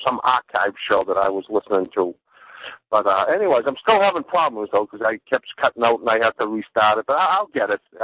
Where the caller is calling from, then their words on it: Massachusetts, United States; from Massachusetts.